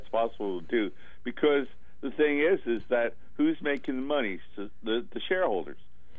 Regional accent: California, United States; Hi, I'm from California. I live in Santa Barbara.

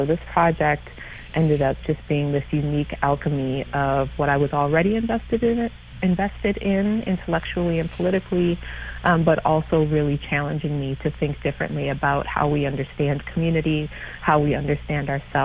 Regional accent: Midwest, United States; I went to McAllister College in St. Paul, and I'm a Midwesterner.

